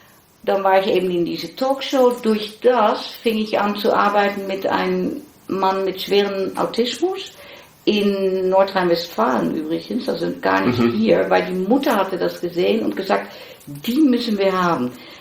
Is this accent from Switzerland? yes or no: no; Netherlands; German is a second language; ich komme ja aus Holland